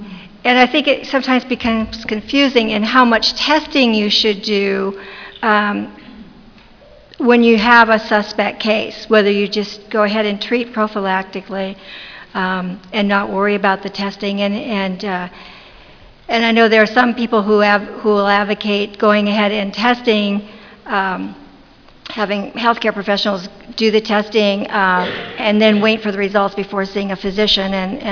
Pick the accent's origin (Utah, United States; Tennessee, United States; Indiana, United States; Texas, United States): Indiana, United States; South Bend; from South Bend, Indiana, and I'm the Director of Nursing at the County Health Department.